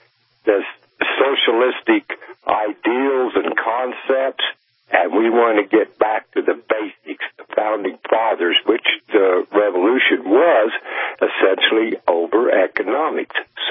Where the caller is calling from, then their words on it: Four Corners, United States; Well, I'm here out of the Four Corner area. Colorado and New Mexico and them are essentially Democrat states.